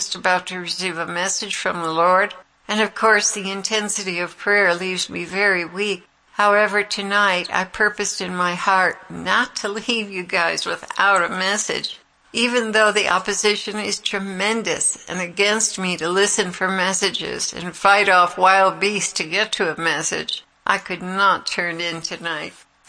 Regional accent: Indonesia; I'm from Indonesia, a country where many Javanese people only have one name.

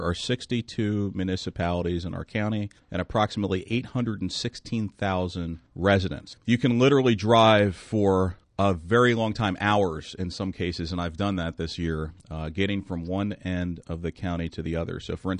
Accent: Lower Merion Township, Pennsylvania, United States; a municipality like where I grew up in Lower Merion Township that has about 60,000 residents

